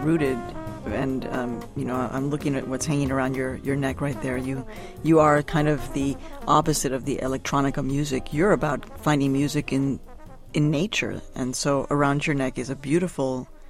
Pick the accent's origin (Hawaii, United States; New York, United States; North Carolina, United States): New York, United States; New York City; from my hometown, New York City, master trombonist Steve Turay.